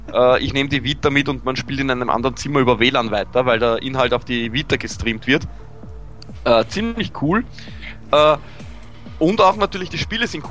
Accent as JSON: {"language": "German", "country": "Austria", "said": "Wo ich als Österreicher glücklich bin"}